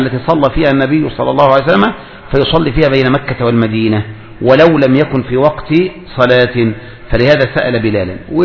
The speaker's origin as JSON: {"language": "Arabic", "country": "Egypt", "said": "هذا الغار الذي هذا لو عندنا في مصر يا ترى ماذا كانوا يصنعون فيه؟"}